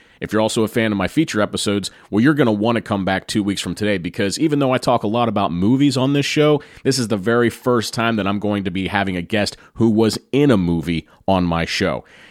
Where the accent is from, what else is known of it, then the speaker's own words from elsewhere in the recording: Carlisle, Pennsylvania, United States; makers of CBD and CBG products from my hometown of Carlisle, Pennsylvania.